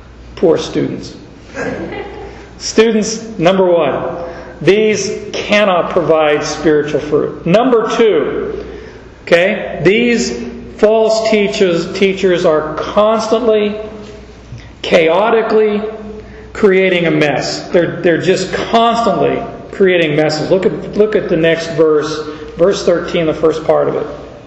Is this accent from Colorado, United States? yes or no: no; Phoenix, Arizona, United States; I was raised in Arizona, so in Phoenix I didn't have to worry about snow, and neither did we have to worry about an ocean.